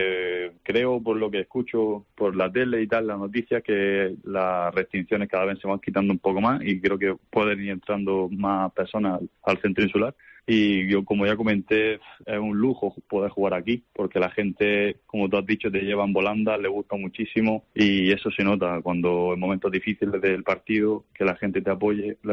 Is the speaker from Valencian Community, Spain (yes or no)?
no; Almería, Andalusia, Spain; yo soy de Almería, ¿no?